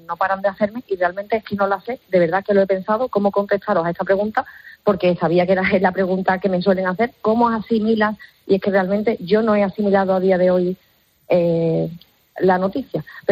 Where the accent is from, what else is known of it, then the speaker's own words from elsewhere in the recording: Seville, Andalusia, Spain; somos de Sevilla